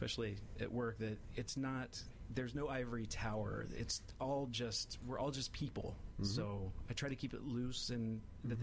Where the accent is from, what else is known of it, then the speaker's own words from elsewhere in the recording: Parkersburg, West Virginia, United States; Parkersburg, West Virginia.